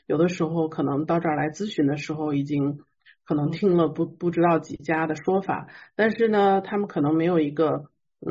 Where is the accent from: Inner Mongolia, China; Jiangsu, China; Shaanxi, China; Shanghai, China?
Shaanxi, China; Xi'an; moved away as an adult; now in Seattle, United States; 我是来自中国的西安，古城西安。那我是98年来到西雅图的，在美国是上了会计师专业的学习，之后呢来到西雅图加入事务所。